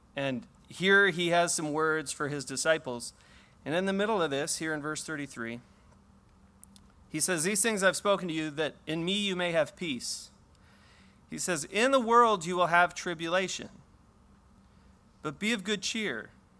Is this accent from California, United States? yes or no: yes; California, United States; I was raised out in Southern California, but my dad actually grew up in Cleveland